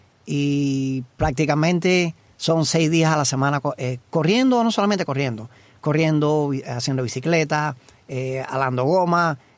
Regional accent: Cuba; como cubano fin que me crié en la isla

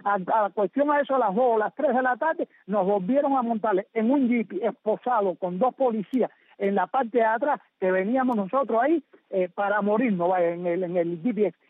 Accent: Cuba; yo soy cubano, y en el carnet este, cubano de nacimiento, no me prohíbe yo moverme en ningún lado de la isla, porque es mi misma Cuba

